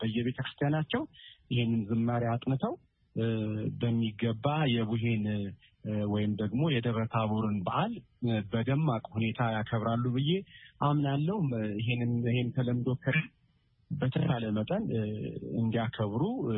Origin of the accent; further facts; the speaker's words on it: Addis Ababa, Ethiopia; እንዳጋጣሚ እዚሁ አዲስ አበባ አካባቢ ነው የተወለድነው እና ያደግነውና